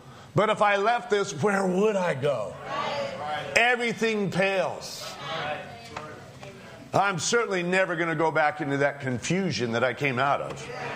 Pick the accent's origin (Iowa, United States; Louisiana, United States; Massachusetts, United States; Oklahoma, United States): Massachusetts, United States; born there; I was born in Massachusetts.